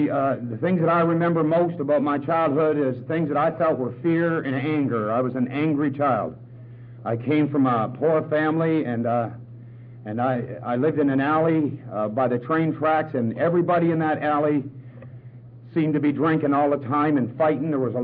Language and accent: English; Nova Scotia, Canada; I come from a funny part of Canada. I come from Nova Scotia. And that's on the far east part of the country. It's about 500 miles from Newfoundland. I was brought up in a small town in Nova Scotia, and I was brought up by the railroad tracks, a rather rough part of town.